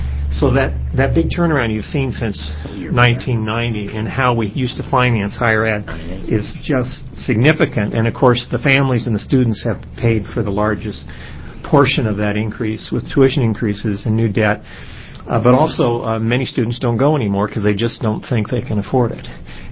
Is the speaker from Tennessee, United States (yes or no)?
no; Oregon, United States; from Central Oregon. I'm an attorney.